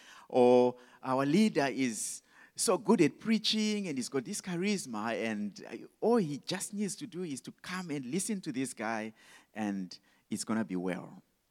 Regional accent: Zimbabwe; now in Malawi; We are coming from Malawi. That's where the Lord has called us. But we're originally from Zimbabwe.

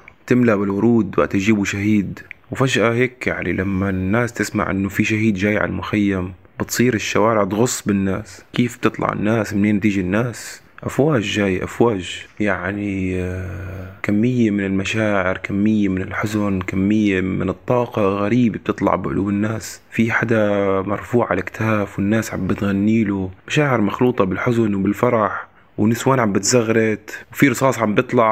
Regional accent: Palestine; رغم انه احنا عايشين برا فلسطين، يعني بس انه انت كفلسطيني عايش برا فلسطين عم تتعلم الدبكة اللي هي روح فلسطين

